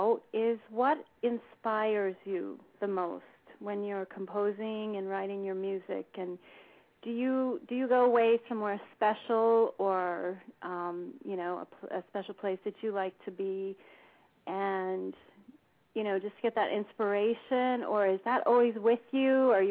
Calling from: Devens, Massachusetts, United States; I'm calling from Devens, Massachusetts.

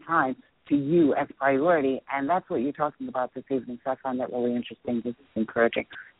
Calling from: Upper Marlboro, Maryland, United States; I'm tuning in from Upper Marlboro, Maryland.

